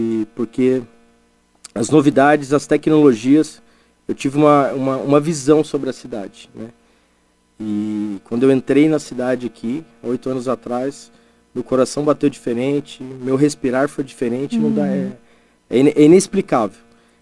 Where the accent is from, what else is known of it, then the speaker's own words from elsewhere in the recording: São Paulo, Brazil; Eu sou natural de São Paulo.